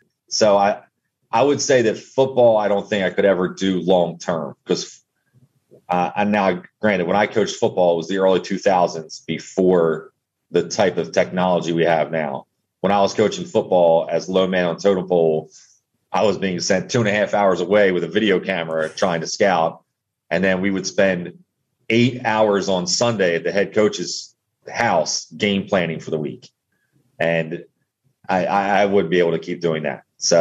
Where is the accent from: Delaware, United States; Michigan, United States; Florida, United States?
Delaware, United States; Wilmington; When I was a kid, my dad was, I grew up in Wilmington, Delaware, and my dad was athletic director for the CYO program at my school.